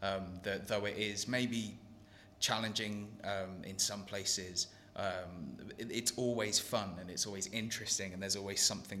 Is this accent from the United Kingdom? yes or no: yes; England, United Kingdom; I grew up just outside of London, and I've spent a lot of time in London. I lived in London for quite a while.